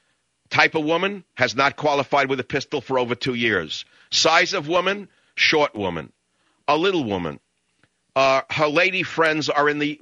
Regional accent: Queens, New York, United States; I grew up in Queens, New York, and I grew up in a time when we had a rifle team in the basement of Jamaica High School, and I was on it.

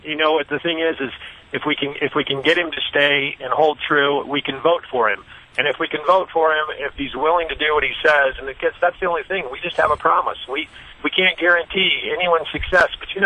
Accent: United States; as an American true and true, I am so angry at our political system

